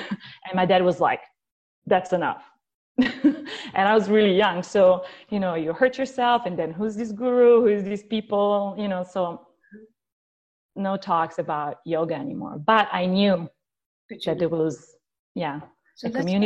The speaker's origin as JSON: {"language": "English", "region": "Lombardy", "country": "Italy", "tie": "born or raised there", "said": "Okay, so I grew up close to Lake Como, like half an hour from Switzerland, mm-hmm. and in a very Catholic home."}